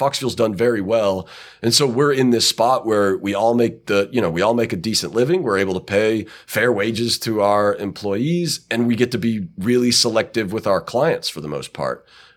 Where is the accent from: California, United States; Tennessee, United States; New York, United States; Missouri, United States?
Tennessee, United States; Knoxville; I was a Navy brat, so I moved all over. But by the time I was 10, I was in Knoxville. And so I was there. Then I went to school in West Tennessee at Freed Hardeman University